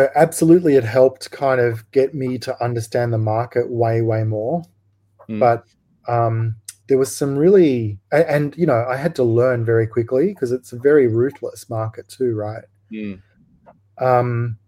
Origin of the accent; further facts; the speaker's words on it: Australia; well, I'm Australian, I make great whiskey, it's craft, it's got lots of awards